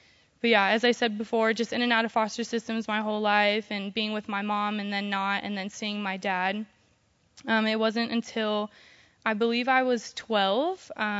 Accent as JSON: {"language": "English", "town": "Pasadena", "region": "California", "country": "United States", "tie": "born or raised there", "also_born_or_lived": "Arizona", "said": "I was born in Arizona and eventually made our way over to Los Angeles, California, and we decided to stay in Pasadena where we stayed in a shelter there."}